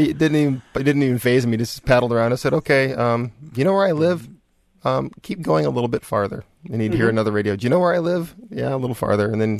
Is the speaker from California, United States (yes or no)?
yes; Los Angeles, California, United States; But I grew up in Los Angeles, okay?